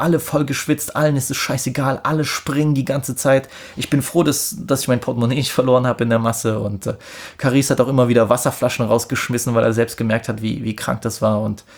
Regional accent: Germany; hallo, ich komme aus Deutschland, und ich hätte sagen können, ich bin extra aus Deutschland gekommen

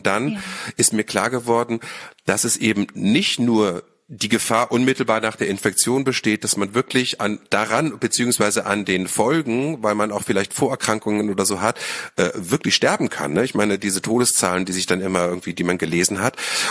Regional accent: Lower Saxony, Germany; now in Berlin, Germany; Ich bin auch seit 20 Jahren hier in Berlin. Ich komme allerdings vom Land. Also ich bin wirklich im Niedersächsischen nirgendwo am Harzrand aufgewachsen, was auch schön war als Kind.

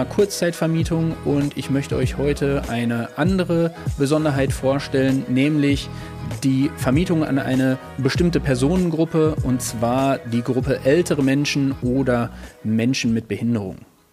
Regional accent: Hagen, North Rhine-Westphalia, Germany; wir kommen ja hier aus Hagen und hier bei uns in Nordrhein-Westfalen

